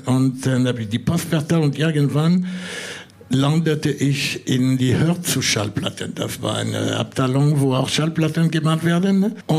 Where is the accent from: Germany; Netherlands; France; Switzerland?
France; German is a second language; als Franzose, das war der erste Sänger, der in Deutsch gesungen hat, was mich auch sehr interessiert hat.